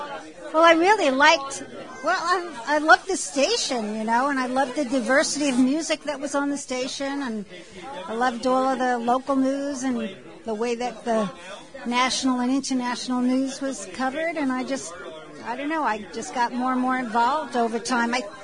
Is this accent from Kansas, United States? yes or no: no; New York City, New York, United States; And also with, you know, I grew up in New York City. I used to turn to the Chinese music station when I was a kid and listen to it.